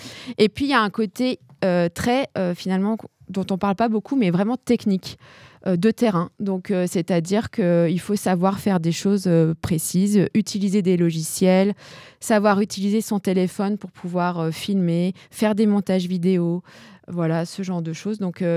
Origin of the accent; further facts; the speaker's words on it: eastern France, France; parce que moi, je viens de l'Est de la France.